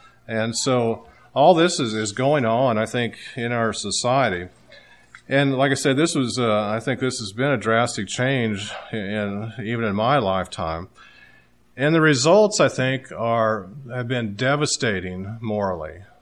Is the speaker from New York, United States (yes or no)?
no; Kansas, United States; I knew I grew up in Kansas, western Kansas, and it was a small town.